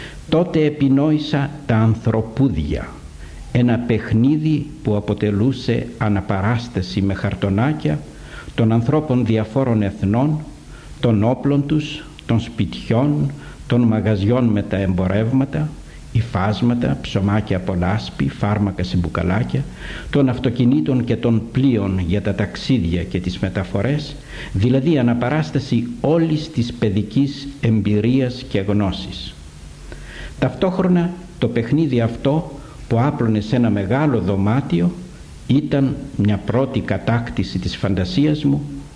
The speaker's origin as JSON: {"language": "Greek", "town": "Soufli", "region": "Eastern Macedonia and Thrace", "country": "Greece", "tie": "born or raised there", "also_born_or_lived": "Thasos / Eleftheroupoli", "said": "Τα παιδικά μου χρόνια τα έζησα στο Σουφλί, στη Θάσο και στην Ελευθερούπολη. Εδώ κατέφυγαν οι γονείς μου, πρόσφυγες του πρώτου πολέμου."}